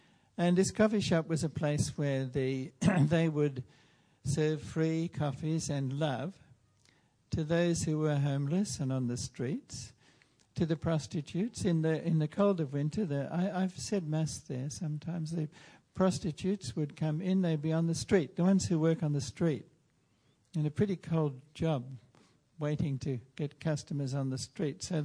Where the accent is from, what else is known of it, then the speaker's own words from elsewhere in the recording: Melbourne, Victoria, Australia; Oh goodness me, I'm from Melbourne, I've forgotten the name of the big railway station.